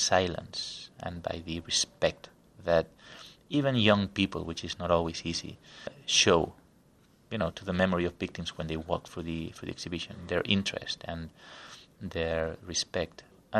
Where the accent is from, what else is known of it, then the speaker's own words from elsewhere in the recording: Spain; English is a second language; You know, we are Spaniards and we are from Spain, and also we felt that we don't have an Holocaust museum in Spain